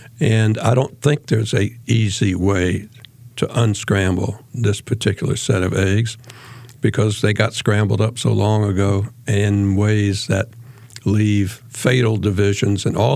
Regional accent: the South, United States; I'm a Southerner, so are you.

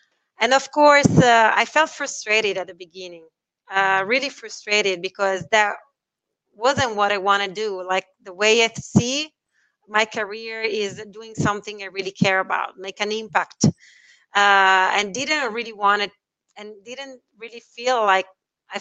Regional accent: Italy; English is a second language; So, for example, I come from Italy, where we have this very traditional idea of family

